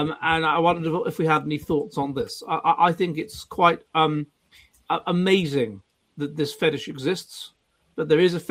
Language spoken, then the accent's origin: English; England, United Kingdom; No, I think if anything you should pay reparations to me for as an English person